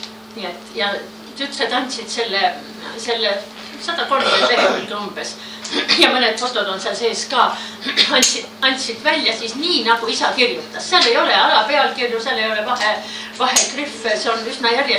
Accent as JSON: {"language": "Estonian", "town": "Kolovere", "region": "Lääne County", "country": "Estonia", "tie": "born or raised there", "said": "elasin seal Kolovere riigi hoolekandekoolis , elasin ja olen võib-olla üks vähestest , kes on Kolovere lossis sündinud ja üles kasvanud ."}